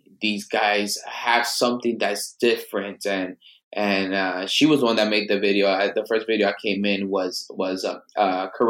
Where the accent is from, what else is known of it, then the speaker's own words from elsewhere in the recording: Dominican Republic; I grew up with the Mexican culture, even though I'm Dominican.